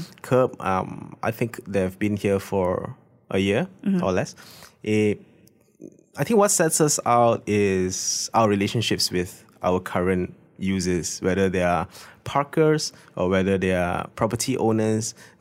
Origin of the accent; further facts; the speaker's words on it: Malaysia; being a Malaysian here